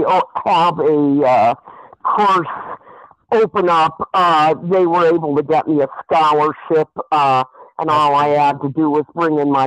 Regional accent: Rockford, Illinois, United States; born there; also born or lived in Stow, Ohio / Akron, Ohio; I was born in Rockford, Illinois, and then I lived in Stowe, Ohio. I lived in Akron.

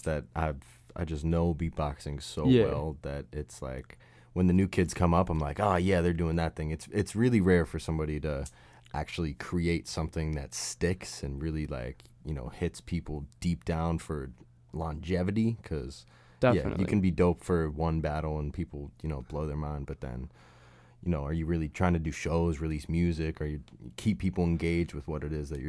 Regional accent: Pittsburgh, Pennsylvania, United States; Pittsburgh.

